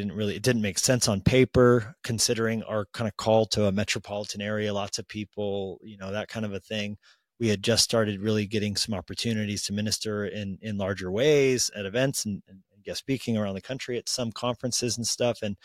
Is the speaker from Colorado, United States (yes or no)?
yes; Colorado, United States; My wife and I grew up in Colorado.